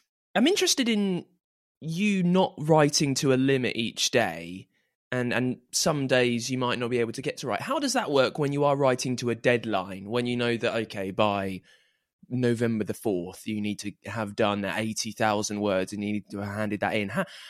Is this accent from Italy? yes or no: no; United Kingdom; I'll be honest, a little bit awkward even chatting about it. I'm British after all.